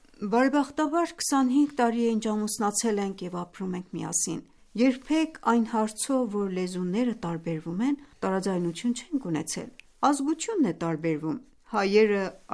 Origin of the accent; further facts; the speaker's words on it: Iran; Մենք կարծում ենք, որ իրանցի ենք։ Մենք քրիստոնյաներս իսլամական հանրապետությունից շատ գոհ ենք, անչափ։